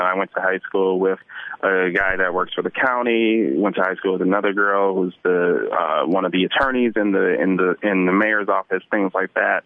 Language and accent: English; Detroit, Michigan, United States; It's my hometown.